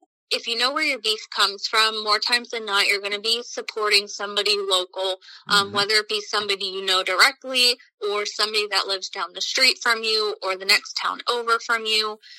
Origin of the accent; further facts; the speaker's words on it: Spring City, Pennsylvania, United States; So I grew up in Chester County, Spring City, Pennsylvania, to be exact, about 45 minutes outside of Philadelphia.